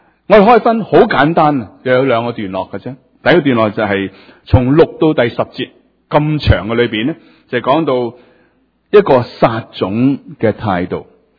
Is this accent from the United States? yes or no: no; Guangdong, China; 好似我係广东人，我听到自己广东话，